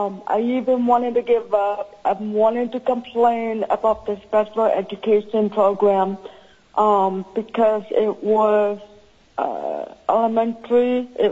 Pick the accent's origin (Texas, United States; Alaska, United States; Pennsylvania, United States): Alaska, United States; Juneau; For the record … I'm from Juneau, Alaska.